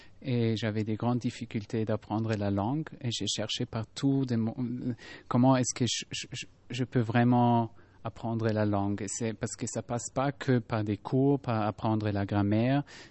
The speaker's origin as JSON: {"language": "French", "country": "Austria", "second_language": "French", "said": "Moi, je viens d'Autriche."}